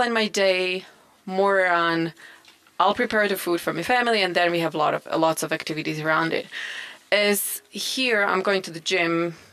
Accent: Slovakia; now in Canada; But before I moved to Canada, as I'm from Slovakia, I never actually appreciated great food and great produce we having

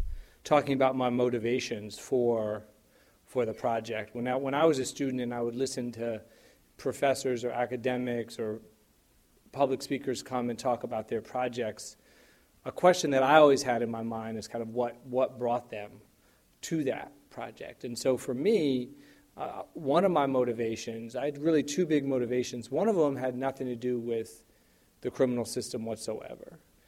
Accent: Atlanta, Georgia, United States; I grew up in Atlanta, and where I grew up, a couple blocks away from my home, were two huge buildings, mammoth institutions.

